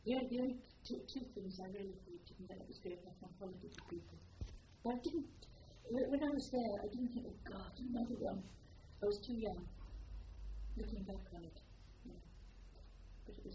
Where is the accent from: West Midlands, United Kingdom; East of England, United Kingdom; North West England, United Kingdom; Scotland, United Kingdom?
East of England, United Kingdom; Letchworth; also born or lived in London; I was born in Hackney in London, and a year later, here I was up in Letchworth